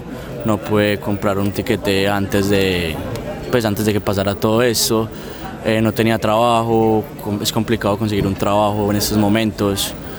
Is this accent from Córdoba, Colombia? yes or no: no; Medellín, Antioquia, Colombia; now in Australia; Soy de Medellín.